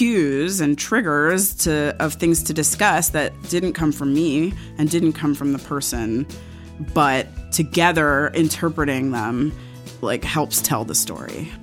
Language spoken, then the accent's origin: English; New York, United States; Growing up on the Upper West Side, I was invited to seders and ate bagels and lox and challah like my neighbors and attended a zillion bar mitzvahs. And of course, living in New York